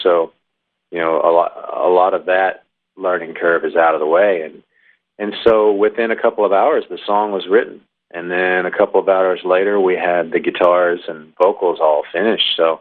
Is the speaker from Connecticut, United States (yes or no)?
no; Alabama, United States; I'm from Alabama, Joy's from California, but she lives in Nashville